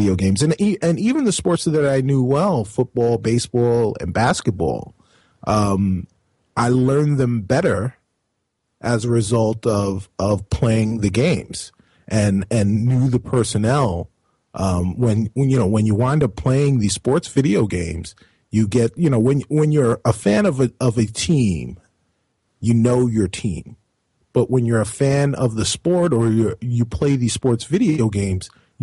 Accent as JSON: {"language": "English", "town": "Long Island", "region": "New York", "country": "United States", "tie": "born or raised there", "said": "I grew up on Long Island during the 80s. So you know, I was naturally an Islanders fan."}